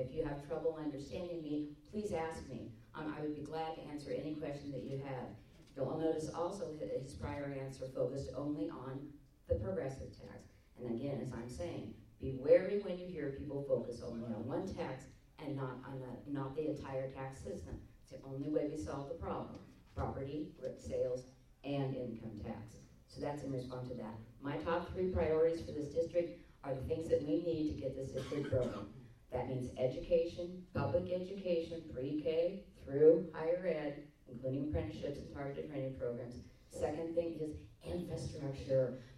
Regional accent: California, United States; born there; I was born in California.

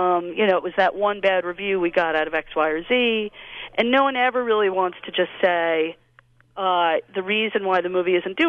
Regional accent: New York City, New York, United States; I grew up in New York City.

